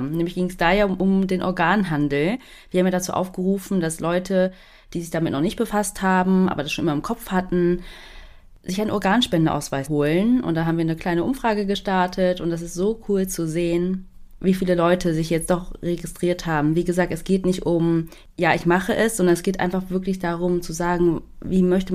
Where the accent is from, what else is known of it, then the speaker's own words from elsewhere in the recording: Germany; Und ich glaube, als Deutsche wissen wir alle, welche Sprachen das jetzt waren.